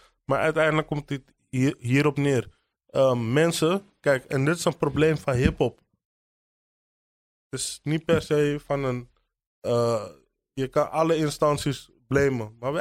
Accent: Amsterdam, North Holland, Netherlands; Dit is de Bijlmer. Ik kan er heel snel een 6 van maken. Dan weet je waar ik vandaan kom.

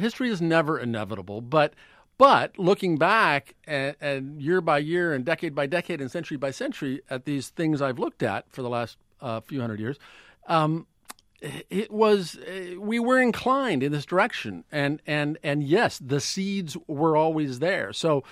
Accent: United States; But I am a hopeful person. I am an optimist. I am an American.

